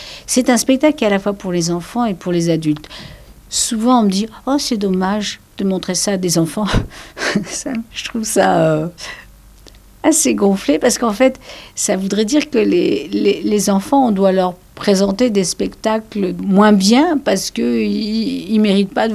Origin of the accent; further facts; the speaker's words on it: Paris, Île-de-France, France; born there; Peut-être parce que je suis née dans le Marais.